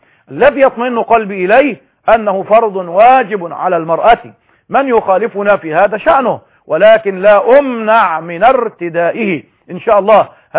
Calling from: Palestine; من فلسطين

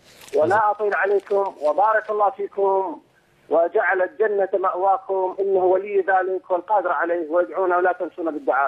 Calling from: Baghdad, Baghdad Governorate, Iraq; أنا فرحان في بلد الثاني مصر، طبعا أنا أكلمك من بغداد

